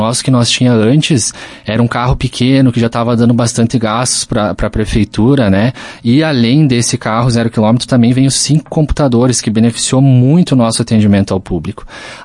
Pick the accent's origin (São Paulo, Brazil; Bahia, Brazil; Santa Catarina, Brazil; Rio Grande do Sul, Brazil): Rio Grande do Sul, Brazil; Caxias do Sul; also born or lived in Lagoa Vermelha, Brazil; eu nasci em Lagoa Vermelha, né? Porém, quando eu tinha 5 anos de idade, por motivos profissionais, meus pais foram morar em Caxias do Sul, né? E cerca de 5 ou 6 anos atrás eu voltei a morar em Lagoa Vermelha.